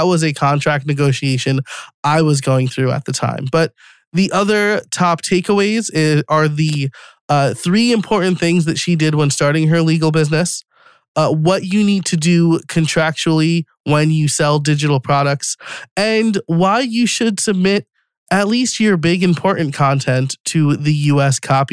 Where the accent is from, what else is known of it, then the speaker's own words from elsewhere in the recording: New York, United States; now in Pennsylvania, United States; I am from New York, an hour north of the city, which is not upstate, listeners. and I'm living just outside Philly now.